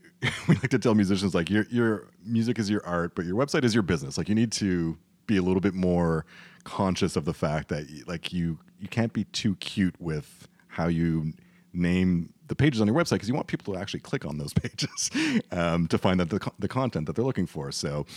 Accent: Montreal, Quebec, Canada; Folk Alliance in my hometown, Montreal.

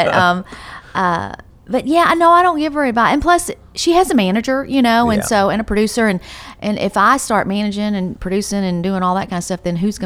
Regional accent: Texas, United States; So I grew up in East Texas, and I went back to Houston to record the record, and I just wanted it to reflect my roots there

